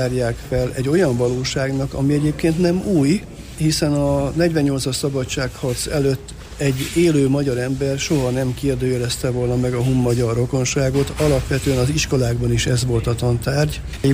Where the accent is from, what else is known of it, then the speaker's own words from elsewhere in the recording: Szeged, Csongrád-Csanád, Hungary; Egyébként én szegedi vagyok, és édesanyám a egyetemen dolgozott